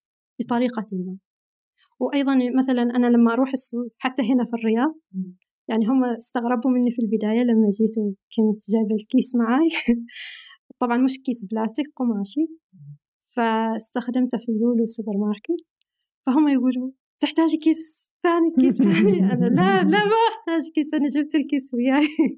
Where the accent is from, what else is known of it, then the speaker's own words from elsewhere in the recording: Al Batinah North, Oman; now in Riyadh, Saudi Arabia; أنا من الشمال، من شمال عمان. تعرف صحار؟